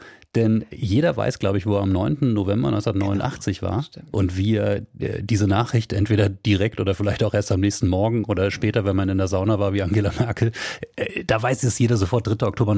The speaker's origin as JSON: {"language": "German", "town": "Helmstedt", "region": "Lower Saxony", "country": "Germany", "tie": "born or raised there", "said": "Ja, genau, Landkreis Helmstedt, ja. Also wirklich sozusagen direkt von der Grenze."}